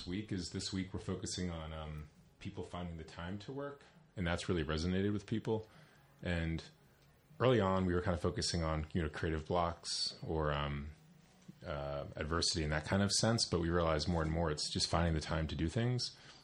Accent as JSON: {"language": "English", "region": "New Jersey", "country": "United States", "tie": "born or raised there", "said": "Like, I grew up in the Pine Barrens. I worked on a blueberry farm."}